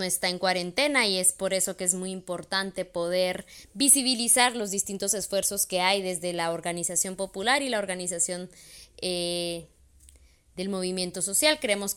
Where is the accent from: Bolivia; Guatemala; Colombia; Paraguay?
Guatemala; de Guatemala